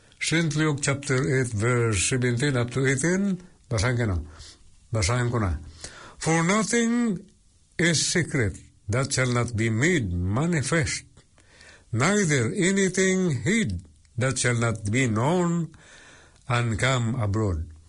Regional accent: Central Visayas, Philippines; first language Cebuano; Tagalog is a second language

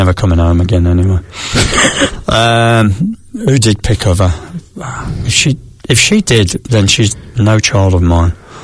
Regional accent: United Kingdom; Well, that's because I'm very British.

